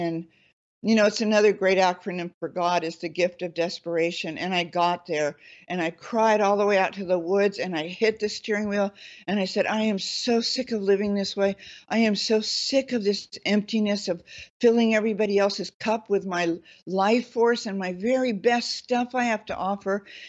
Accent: California, United States; I mean, I'm born and raised in California, and it was even too California for me.

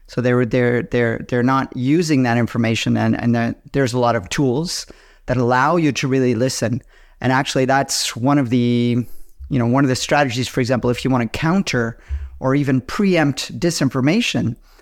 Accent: Canada; you know, we're both Canadian

